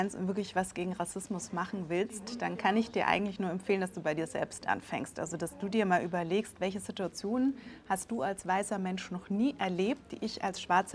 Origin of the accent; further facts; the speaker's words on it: Germany; ich bin ja auch hier in Deutschland groß geworden, habe die gleichen Kinderbücher gelesen wie du.